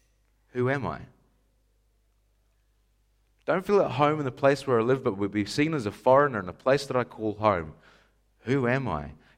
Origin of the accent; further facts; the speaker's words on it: Scotland, United Kingdom; born there; accent: Scottish; I was born in Scotland.